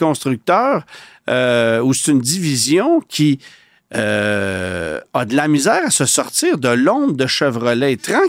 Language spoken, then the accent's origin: French; Canada; Parce que chez nous au Canada